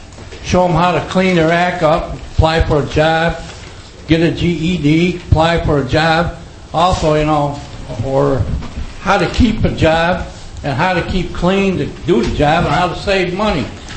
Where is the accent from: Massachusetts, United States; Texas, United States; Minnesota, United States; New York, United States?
New York, United States; Newfield; I'm from Newfield, from Newfield State, which is Ward's Trailer Park.